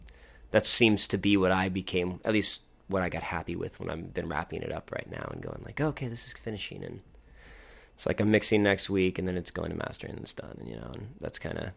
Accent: Victoria, Texas, United States; also born or lived in San Antonio; I was born in I was born in San Antonio. We moved to Victoria when I was about 3.

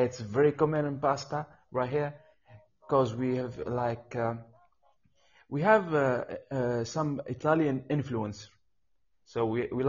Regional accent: Libya; I'm from Libya.

